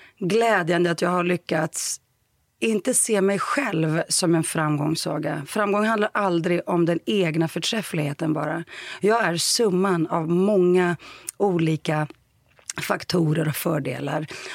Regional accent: Greece; also born or lived in Sweden; Och sen åkte vi tillbaka hem till vårt hemland Grekland.

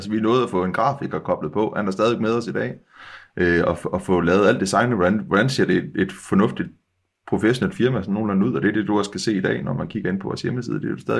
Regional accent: West Jutland, Denmark; vi er jo vestjyder.

